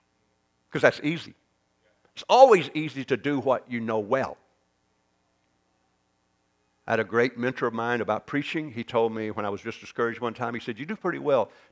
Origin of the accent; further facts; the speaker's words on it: Arkansas, United States; Help me, I'm from Arkansas.